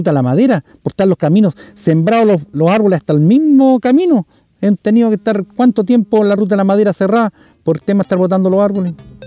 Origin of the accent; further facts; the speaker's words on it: Chile; siendo que todos somos chilenos, ¿me entiendes tú?